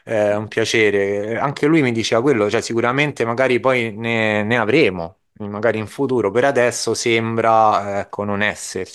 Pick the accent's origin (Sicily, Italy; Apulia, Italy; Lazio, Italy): Lazio, Italy; Rome; io sono di Roma